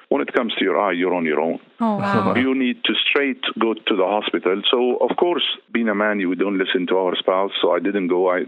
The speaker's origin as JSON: {"language": "English", "town": "Damascus", "region": "Damascus Governorate", "country": "Syria", "tie": "born or raised there", "said": "When I was an early teenager growing up in Damascus, I memorized the entire Quran, cover to cover, 600 pages of it."}